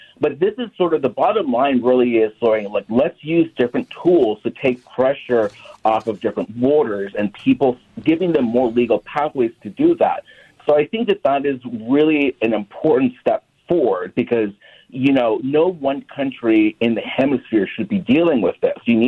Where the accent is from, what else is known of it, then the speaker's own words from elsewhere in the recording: Los Angeles, California, United States; I'm originally from Los Angeles, and Minnesota definitely made me feel at home